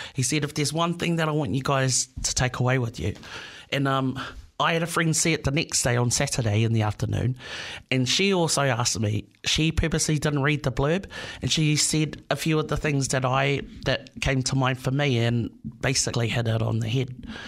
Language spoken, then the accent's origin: English; New Zealand; So I'm Samoan, but I grew up in Aotearoa.